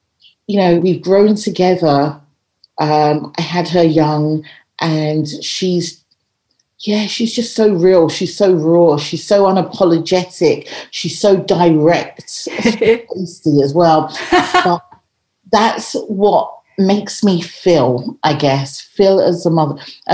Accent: Edmonton, London, United Kingdom; also born or lived in Islington / Enfield; So I grew up in a number of different places. I was born in Islington, moved to Edmonton, went to school for the first year in secondary school there, and we were then around Winchmore Hill, Edmonton, to Enfield

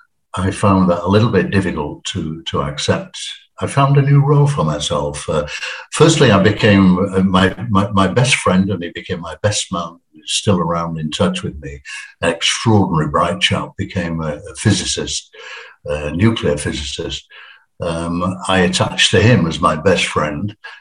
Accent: Yorkshire and the Humber, United Kingdom; moved away as an adult; I then got a full-time job with the union in London when I was 21. I moved from Yorkshire down to London.

